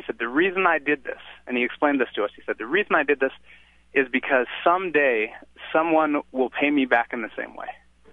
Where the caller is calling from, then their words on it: Bemidji, Minnesota, United States; Bemidji, Minnesota.